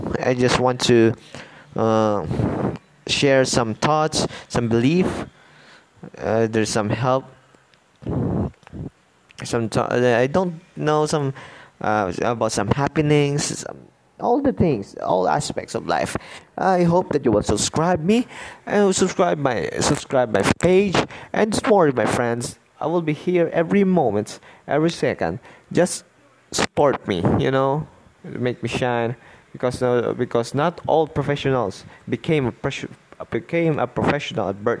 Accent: Philippines; I came from the Philippines.

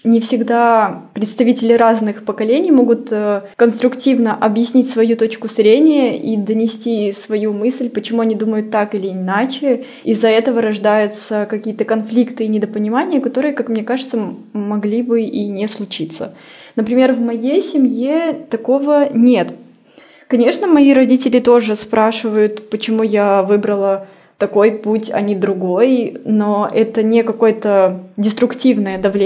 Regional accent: Belarus; moved away as an adult; now in Dubai, United Arab Emirates; мне 30 лет, и я фотограф. Уже 6-й год я живу в солнечном Дубае, куда мы переехали вместе с мужем из Беларуси.

